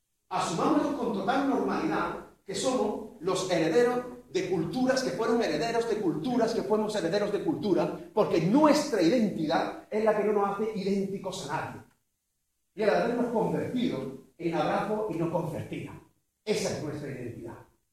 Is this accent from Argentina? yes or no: no; Almodóvar, Spain; born there; Yo soy el Almodóvarí, porque nací en Almodóvar.